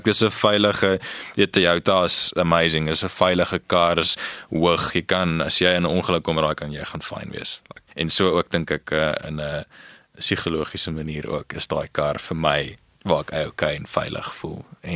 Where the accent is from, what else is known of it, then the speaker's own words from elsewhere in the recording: Paarl, Western Cape, South Africa; So ek is gebore in die Parel, my hele lewe lank daar groot geword.